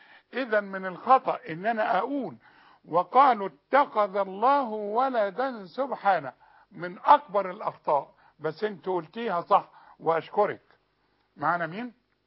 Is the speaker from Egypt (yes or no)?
yes; Sharqia Governorate, Egypt; انا من الشرقيه، انت عارف الكلام. انت عارف ان انا من الشرقيه.